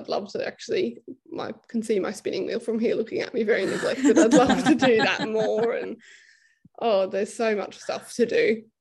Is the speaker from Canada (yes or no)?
no; Australia; especially that being Australian, because I think we're all a bit deprived of that in this marketplace.